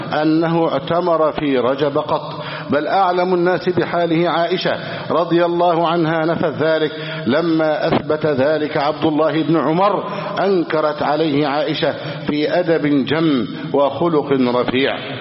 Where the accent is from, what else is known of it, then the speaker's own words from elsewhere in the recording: Egypt; اللهم اجعل بلدنا مصر سخاء رخاء